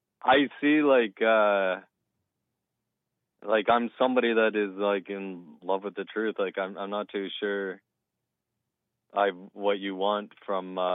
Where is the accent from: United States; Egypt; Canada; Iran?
Canada; from Canada.